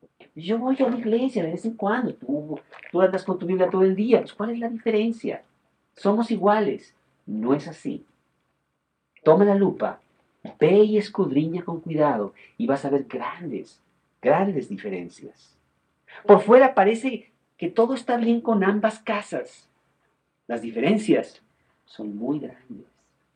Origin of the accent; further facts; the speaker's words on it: Mexico; nosotros como mexicanos